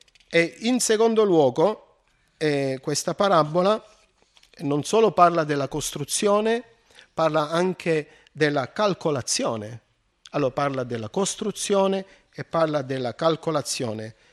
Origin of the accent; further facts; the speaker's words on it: Nardò, Apulia, Italy; io mi ricordo al mio paese Nardò, che c'è proprio vicino dove abitano i miei genitori